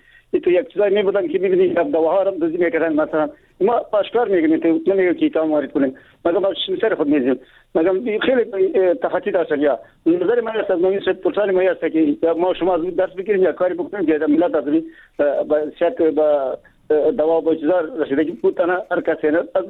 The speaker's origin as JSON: {"language": "Persian", "region": "Baghlan", "country": "Afghanistan", "said": "ما از بغلان هستم"}